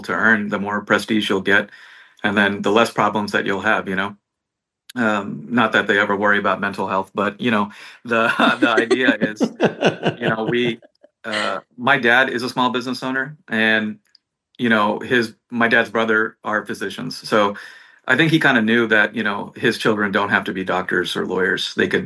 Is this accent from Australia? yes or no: no; Houston, Texas, United States; I think because I grew up in Houston, I never really got exposed to the cultural metropolitan aspect of Houston